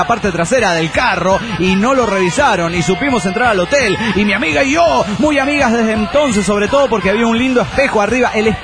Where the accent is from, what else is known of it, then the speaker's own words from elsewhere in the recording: Panama; de Panamá.